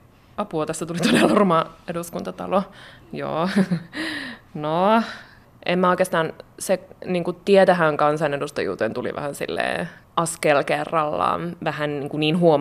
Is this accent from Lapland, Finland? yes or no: yes; Kemi, Lapland, Finland; now in Oulu, Finland; Mä tuun tuolta Oulusta. Mulle pohjoisuus on iso osa mun taustaa. Mä oon Lapista, Kemistä kotoisin ja nykyään asustelen Oulussa ja sitten täällä Helsingissä käyn töissä eduskunnassa.